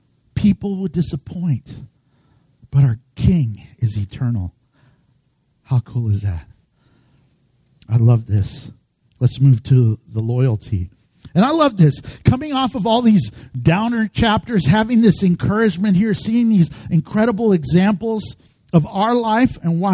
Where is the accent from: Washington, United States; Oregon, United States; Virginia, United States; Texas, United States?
Texas, United States; If I can use a Texas analogy, you know I'm from Texas, a Texas analogy.